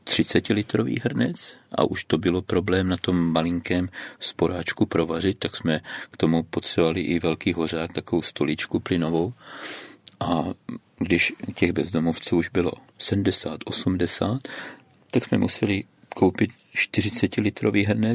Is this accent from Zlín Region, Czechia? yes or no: no; Bučovice, South Moravian Region, Czechia; protože jsme z Bučovic, ale ty prostory máme tady v Brně